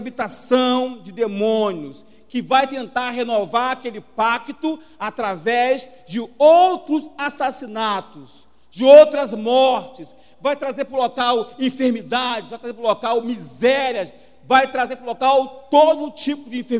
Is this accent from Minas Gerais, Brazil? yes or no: no; Nova Iguaçu, Rio de Janeiro, Brazil; now in Mesquita, Brazil; Hoje eu moro em Mesquita, mas eu nasci e me criei em Nova Iguaçu, no bairro K11.